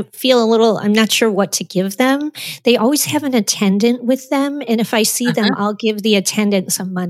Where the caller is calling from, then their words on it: New York City, New York, United States; I'm here in New York City in Jackson Heights, Queens.